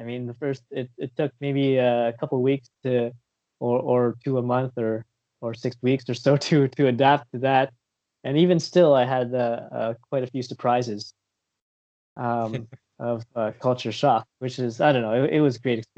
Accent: Windsor, Ontario, Canada; now in Vancouver, Canada; I'm a Filipino-Canadian originally from Windsor, Ontario, but right now I live in around the Vancouver area in BC. So it's quite far from my original place.

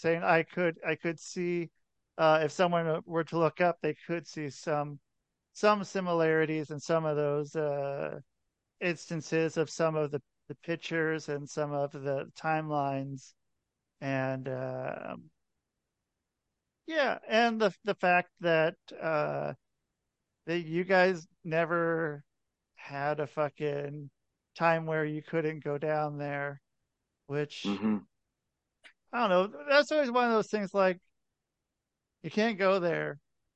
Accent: United States; But what can I, as an American, say? I, as American, I guess, could say kind of whatever.

